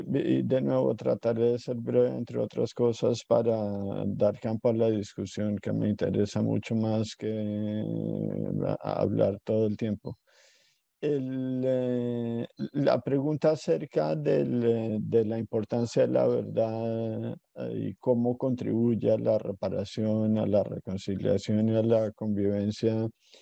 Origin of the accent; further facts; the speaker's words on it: Colombia; como colombiano a Pacho de Rú, con quien todos los colombianos tenemos una deuda innombrable